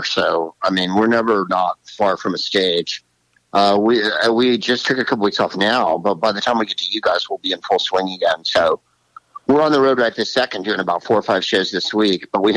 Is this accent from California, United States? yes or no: yes; San Carlos, California, United States; I'm from San Carlos, California, the widest place on earth, home of the Plain Yogurt Festival, south of San Francisco.